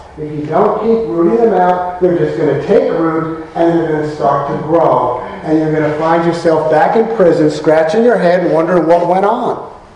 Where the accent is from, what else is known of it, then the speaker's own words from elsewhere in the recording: New York City, New York, United States; I grew up in New York City. Bay Ridge, Brooklyn. Profanity is the native tongue of Bay Ridge, Brooklyn.